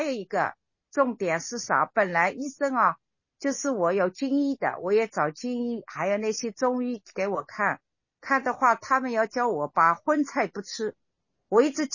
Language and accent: Chinese; Wuxi, Jiangsu, China; 我是无锡人嘛，去了一趟宜兴